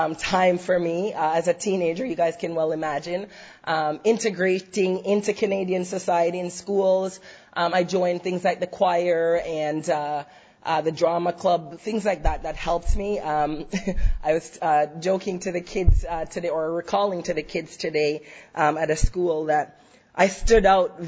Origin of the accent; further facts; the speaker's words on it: Jamaica; now in United States; I grew up in Jamaica, in rural country Jamaica, with kerosene lamps and all of this, and outhouses.